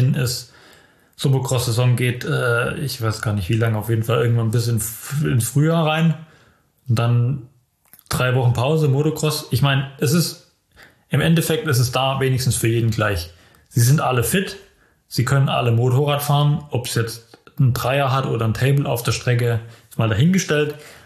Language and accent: German; Germany; dann stehst du da mit den amerikanischen und französischen Stars am als Deutscher, wo 2-mal in Villingen-Schwenningen war, am Start.